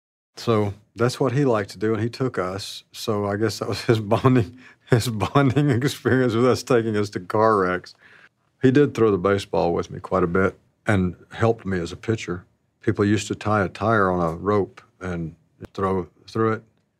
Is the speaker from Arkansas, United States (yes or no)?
yes; Alpine, Arkansas, United States; I grew up in Alpine, Arkansas, and the population there was 110. So we lived in the woods.